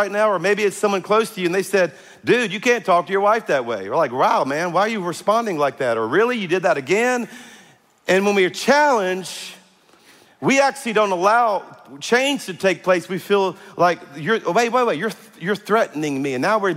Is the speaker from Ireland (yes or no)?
no; Scotland, United Kingdom; You know, we're Scottish. We're all redheaded.